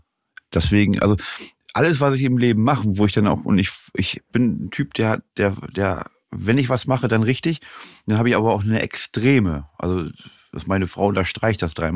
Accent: Achim, Lower Saxony, Germany; Aus Achim, okay. Bei Bremen.

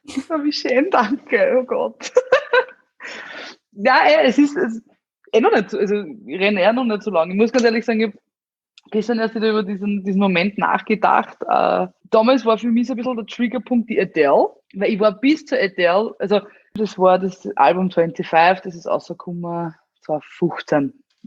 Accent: Amstetten, Lower Austria, Austria; Ich bin ja aus Amstetten, da gibt es die Stadthalle und da gibt es ein Restaurant drinnen und das haben damals meine Großeltern geführt

